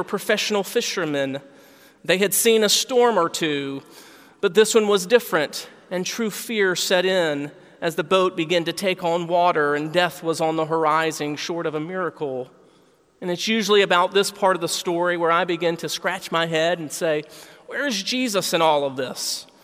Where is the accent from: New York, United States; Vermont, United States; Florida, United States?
Florida, United States; I grew up on the east coast of Florida, and I used to love it.